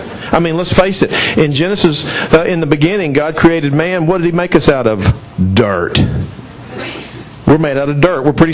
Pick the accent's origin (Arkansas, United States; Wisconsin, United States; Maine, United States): Arkansas, United States; You know, I'm from Arkansas, so pardon names.